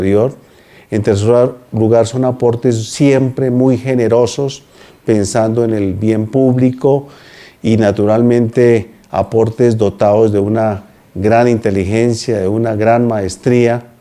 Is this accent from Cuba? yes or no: no; Colombia